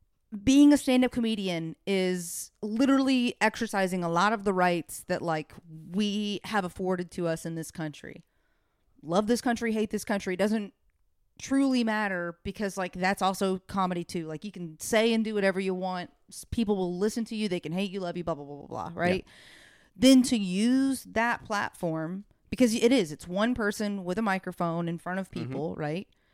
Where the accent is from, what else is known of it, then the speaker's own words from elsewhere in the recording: United States; No, as an American, that's kind of like the tricky part of it, right?